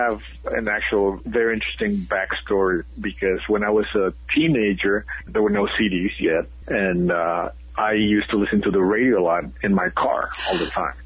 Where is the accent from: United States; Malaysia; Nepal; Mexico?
Mexico; I'm also from Mexico, you know.